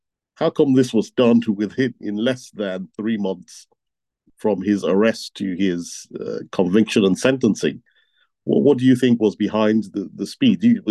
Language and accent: English; Edo, Nigeria; which is happening in Edo State, my home state.